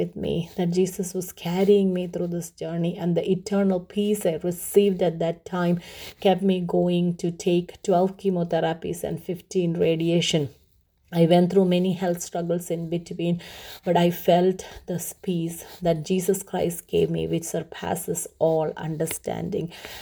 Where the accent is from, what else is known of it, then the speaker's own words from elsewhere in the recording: Kerala, India; I was born and raised in Kerala, the southernmost part of India. I was born to my parents as the first child of three girls.